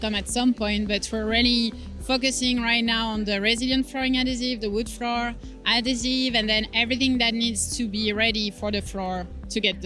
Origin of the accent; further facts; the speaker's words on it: Paris, Île-de-France, France; now in New Jersey, United States; I'm from France originally, born and raised in Paris.